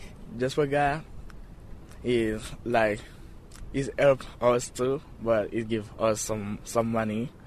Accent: Haiti; English is a second language; now in United States; I'm from Haiti. Well, I come in America in 2013.

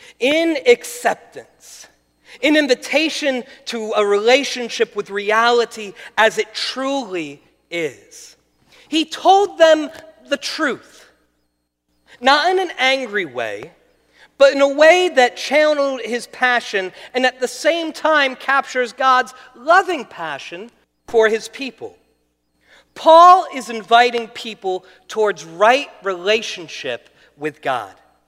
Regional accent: New Jersey, United States; When I get mad, people know about it. I'm from New Jersey. You just know.

